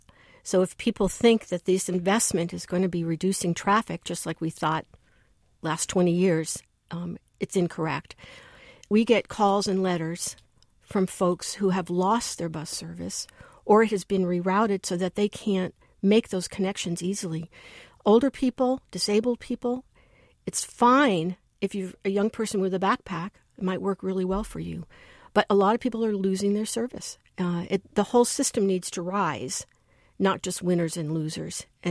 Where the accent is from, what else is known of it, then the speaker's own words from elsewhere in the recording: New York, United States; Heavy rail is the systems that I grew up with in New York